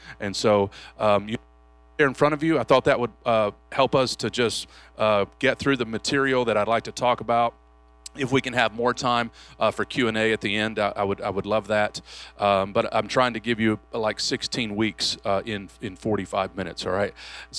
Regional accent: Kentucky, United States; also born or lived in Detroit, Michigan; I was born in Detroit, Michigan, but grew up in Kentucky.

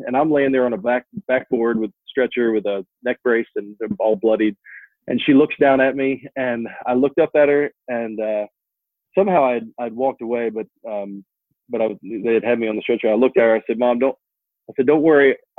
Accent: Berkeley Springs, West Virginia, United States; also born or lived in Texas; I grew up in Berkeley Springs, West Virginia. It's about 2 hours west of here.

